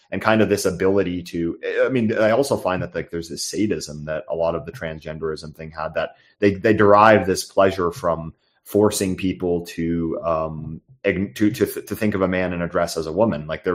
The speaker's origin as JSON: {"language": "English", "town": "Toronto", "region": "Ontario", "country": "Canada", "said": "I'm from Toronto, which is arguably the most libtarded, crazy, progressive, leftist city in the Western world."}